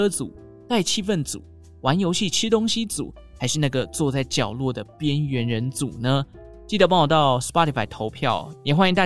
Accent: Taichung, Taiwan; 那像我们中部台中人呢就会说银柜或者是美乐蒂啦，这个算是我们中部人的一个暗语

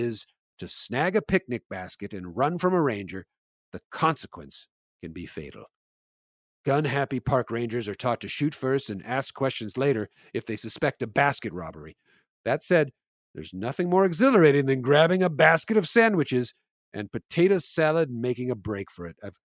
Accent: United States; As an American, I couldn't be more proud of our great national park system

